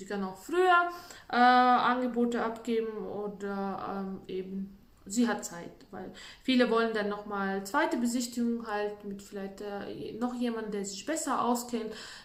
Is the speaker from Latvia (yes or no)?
yes; Latvia; German is a second language; now in Germany; Bei uns in Lettland, ich komme ja aus Lettland